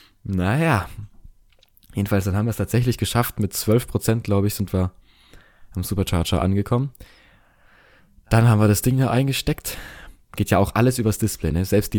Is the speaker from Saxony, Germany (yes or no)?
no; Berlin, Germany; musste man natürlich im, ne, auch vertrauenswürdig rüberkommen als Berliner